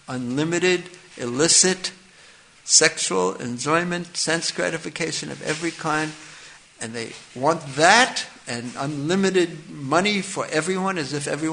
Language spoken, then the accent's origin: English; New York, United States; I remember when I was growing up in New York, I was living fairly close to an airport.